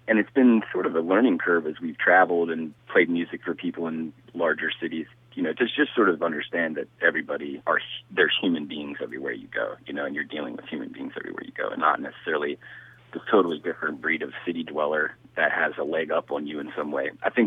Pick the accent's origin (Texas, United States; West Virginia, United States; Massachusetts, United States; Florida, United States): West Virginia, United States; Petersburg; we grew up in the Eastern Panhandle in a little place called Petersburg.